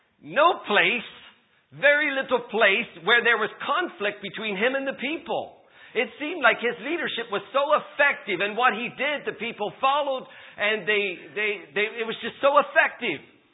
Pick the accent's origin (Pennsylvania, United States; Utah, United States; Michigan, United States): Pennsylvania, United States; Bethel; I'm from Bethel, Pennsylvania.